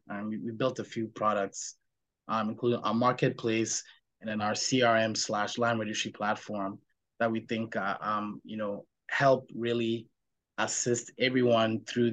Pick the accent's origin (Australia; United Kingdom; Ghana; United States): Ghana; moved away; also born or lived in Canada; I was born and raised in Ghana, but spent about a decade in Canada